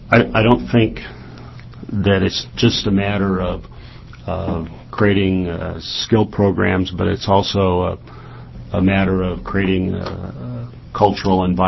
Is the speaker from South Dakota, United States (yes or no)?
no; Oregon, United States; I'm from the Northwest, and so I've grown up playing in this state my whole life